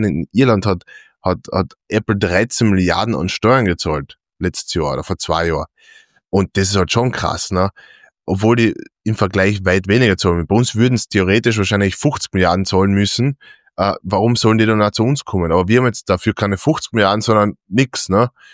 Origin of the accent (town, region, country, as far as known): Austria